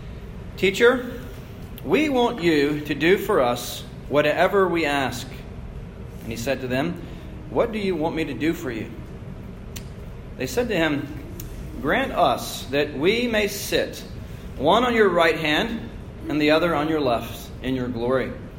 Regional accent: Baltimore, Maryland, United States; I grew up in Baltimore, Maryland.

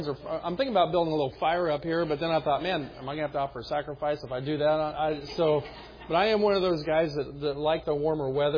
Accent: Kansas, United States; but we grew up in Kansas.

